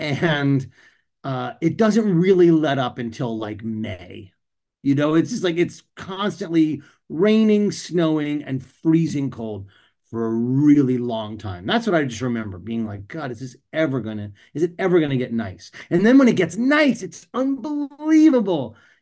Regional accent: Portland, Maine, United States; Well, I remember growing up in Maine, the thing that happens is it's a beautiful place. It's a beautiful place to grow up.

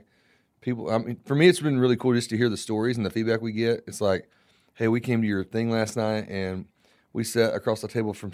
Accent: Florida, United States; born there; Boiled peanuts. I was born in Florida, so that's a staple.

